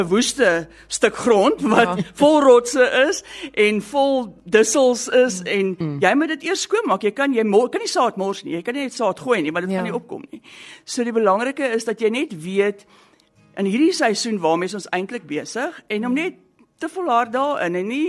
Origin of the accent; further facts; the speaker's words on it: Pretoria, Gauteng, South Africa; ek is het in Pretoria groot geword, in die kerk groot geword